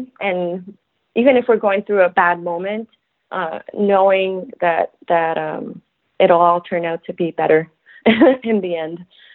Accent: Quebec City, Quebec, Canada; because I'm a girl from Quebec City, and I've been going to the festival for years.

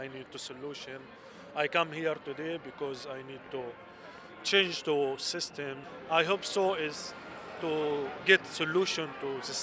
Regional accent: Gaza Strip, Palestine; English is a second language; now in Canada; I am from Palestine, Gaza Strip. When I come here from United States, I stay in detention like 4 months in detention center in Laval.

